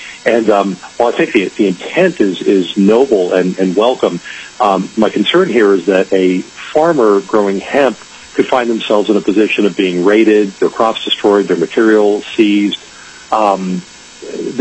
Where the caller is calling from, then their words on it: Anchorage, Alaska, United States; I'm calling from Anchorage.